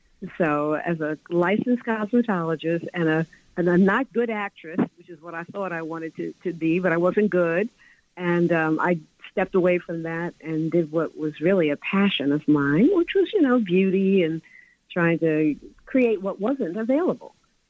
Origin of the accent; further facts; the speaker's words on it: New York, United States; Growing up in Harlem as I did, growing up in my father's store, my father came from St. Kitts, and gosh, he was 21 and married my mother in Harlem. She came from Trinidad.